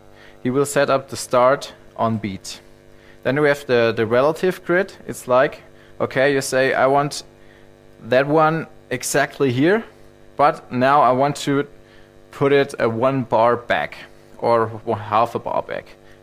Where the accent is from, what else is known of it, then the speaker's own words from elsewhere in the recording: Germany; I'm from Germany.